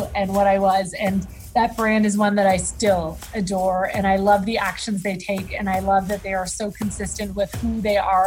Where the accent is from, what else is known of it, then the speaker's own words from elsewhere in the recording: Canada; I remember, you know, growing up in Canada, I'm really outdoorsy. I love hiking and canoeing and swimming in lakes and all that kind of true Canadiana stuff.